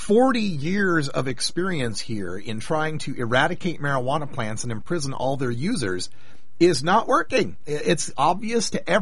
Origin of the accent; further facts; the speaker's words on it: Idaho, United States; rural states like where I come from Idaho